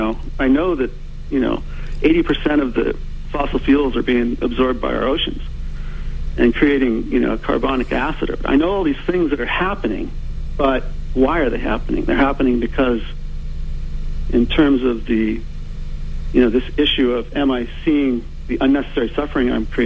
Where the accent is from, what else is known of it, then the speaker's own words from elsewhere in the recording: United States; because I, as an American, am part of that.